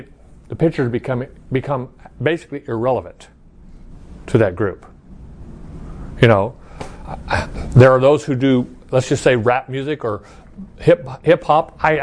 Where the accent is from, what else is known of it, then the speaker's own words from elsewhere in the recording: Chandler, Arizona, United States; when I grew up in Chandler here in Arizona, you didn't have anything on Sunday or Wednesday nights.